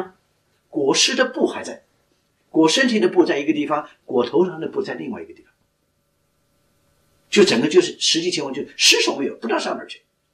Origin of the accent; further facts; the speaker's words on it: China; 不像我们中国人的地上要挖一个土坑是吧